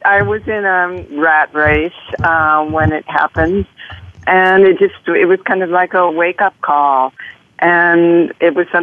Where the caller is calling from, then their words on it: Mission, Kansas, United States; I am calling from Mission, Kansas.